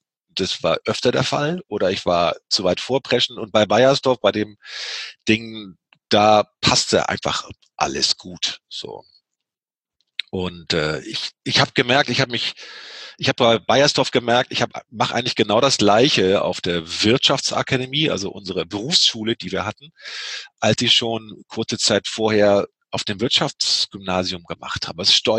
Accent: Lüneburg, Lower Saxony, Germany; Ich komme hier aus Lüneburg, aus einer mittelständischen Kaufmannsfamilie und da haben mich einfach die Lichter der Großstadt gelockt

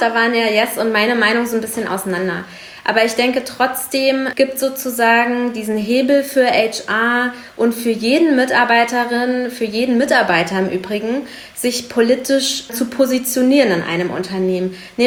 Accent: Zweibrücken, Rhineland-Palatinate, Germany; ich bin in Zweibrücken aufgewachsen und das war in den 90ern einer der Hochburgen, der Nazi-Hochburgen der Westpfalz.

